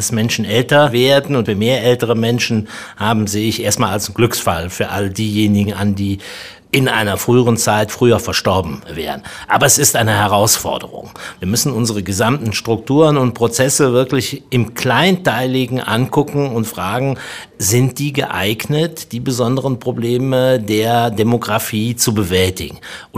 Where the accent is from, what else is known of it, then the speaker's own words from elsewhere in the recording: Berlin, Germany; ich komme aus Berlin